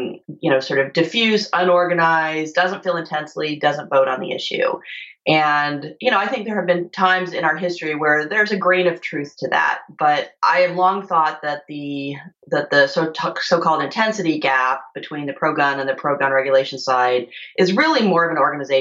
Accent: Virginia, United States; So the gun control activist in my home state of Virginia is the mom of a girl who was shot at Virginia Tech.

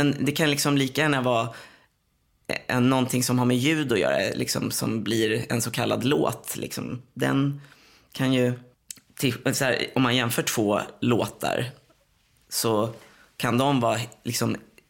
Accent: Tyresö, Stockholm County, Sweden; jag är uppvuxen i Tyresö, i ett radhusområde, Krusboda heter det.

